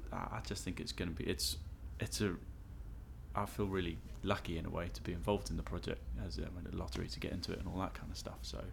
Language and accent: English; London, United Kingdom; I'm 30, and I'm from Stoke Newington in London.